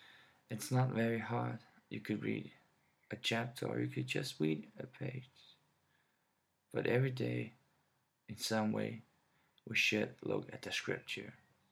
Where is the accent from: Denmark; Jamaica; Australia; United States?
Denmark; first language Danish; English is a second language; It's not my primary language. I'm from Denmark, where we talk Danish, or as it's said in Danish, Dansk.